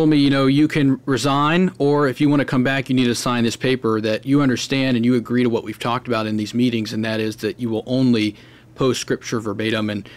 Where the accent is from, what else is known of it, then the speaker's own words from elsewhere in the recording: Georgia, United States; So already I was concerned and disheartened that my home state of Georgia, that I love so much, did not have this in place.